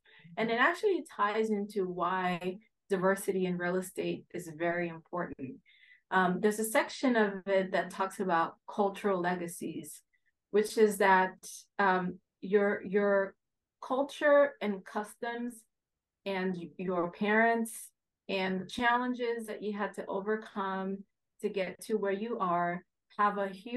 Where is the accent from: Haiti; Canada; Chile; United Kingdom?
Haiti; English is a second language; now in United States; I grew up in the Caribbean, mm-hmm. right? I was born here. I went to Haiti as a kid. I came back in middle school. So I came back having to learn English all over again, right?